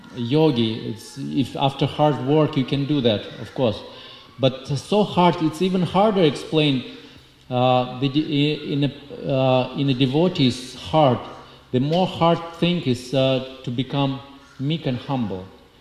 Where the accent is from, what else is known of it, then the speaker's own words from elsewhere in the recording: Russia; accent: Russian; English is a second language; Thank you for your patience and hearing about my thick Russian accent.